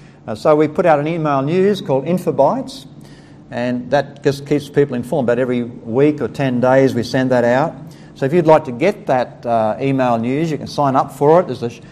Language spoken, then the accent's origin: English; Brisbane, Queensland, Australia; So we're from Brisbane in Australia